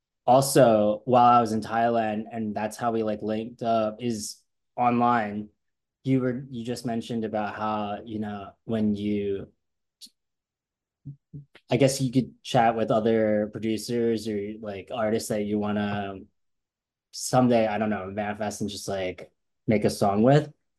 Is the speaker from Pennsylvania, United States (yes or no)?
yes; Philadelphia, Pennsylvania, United States; now in New York, United States; I'm from Philly.